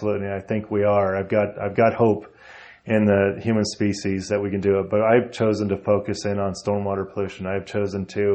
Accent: Sheridan, Wyoming, United States; I grew up in Sheridan.

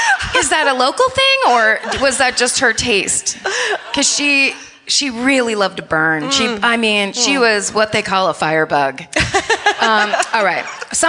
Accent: California, United States; I'm from California. We don't have states that close.

